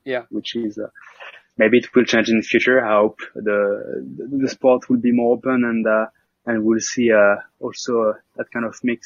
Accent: Grenoble, Auvergne-Rhône-Alpes, France; English is a second language; growing up in Grenoble, in the middle of the Alps, I had a lot of fun.

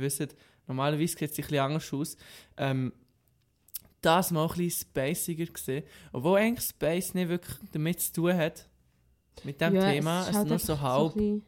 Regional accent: Aarau, Aargau, Switzerland; born there; Wir sind beide in Aarau geboren. So lustig.

